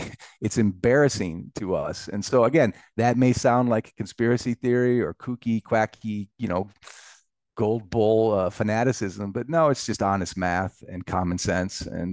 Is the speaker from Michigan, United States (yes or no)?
yes; Michigan, United States; I come from Main Street, literally lived on Main Street in Michigan growing up.